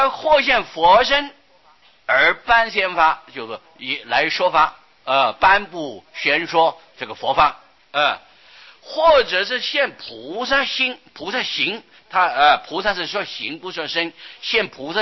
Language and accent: Chinese; China; 而且我们中国人喜欢简略呀